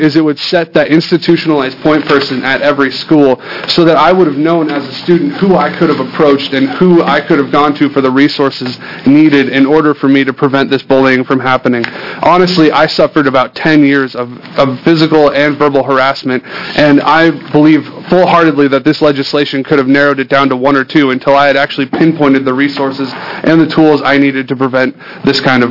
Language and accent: English; Oregon, United States; also born or lived in Alaska; I grew up in Oregon and have attended Oregon public schools since the second grade upon my moving here from Alaska.